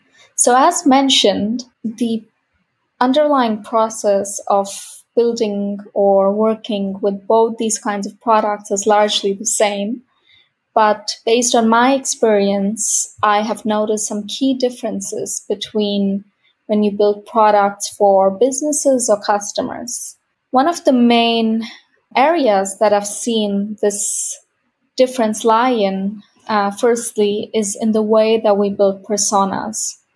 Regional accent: India; also born or lived in Italy / United States / Spain; now in Berlin, Germany; So I'm originally from India. I've lived, studied, and worked across Italy, the United States, Spain, and Berlin, Germany, where I'm currently based out of.

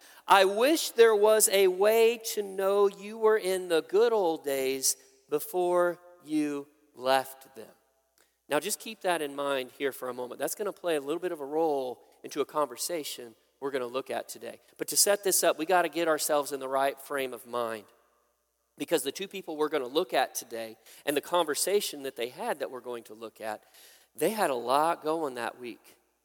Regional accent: Altamont, Kansas, United States; Altamont's my hometown. That's where I grew up the majority of my life, Labette County Grizzly, all right?

